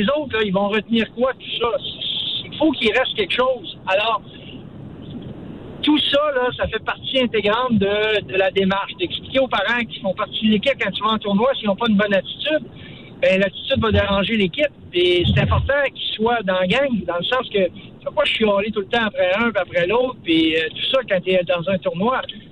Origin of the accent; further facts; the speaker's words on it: Quebec, Canada; je viens de Descombeaux, je viens de la Côte-Nord, moi.